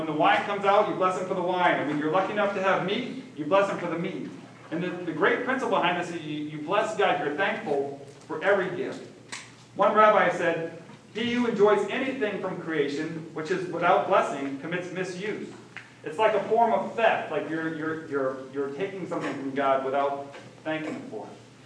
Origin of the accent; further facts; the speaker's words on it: Florida, United States; also born or lived in North Carolina; I grew up in Florida. We're surrounded by the ocean. And then I grew up some more in North Carolina, very close to the ocean.